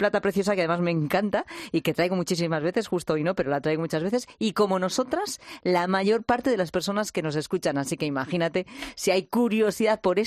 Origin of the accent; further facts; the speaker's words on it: Spain; Somos los españoles un poquito malquedas con las citas